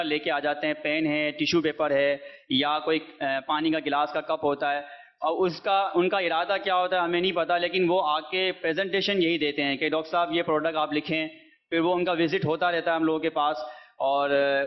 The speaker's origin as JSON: {"language": "Urdu", "town": "Hyderabad", "region": "Sindh", "country": "Pakistan", "said": "اور میں ڈاکٹر مجلس سے ہوں اور حیدرآباد سے تعلق ہے، چائلڈ اسپیشلسٹ ہوں۔"}